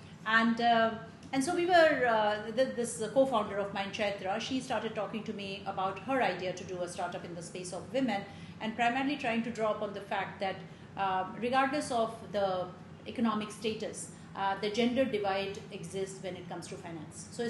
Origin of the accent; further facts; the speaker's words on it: Bihar, India; And I was brought up in Bihar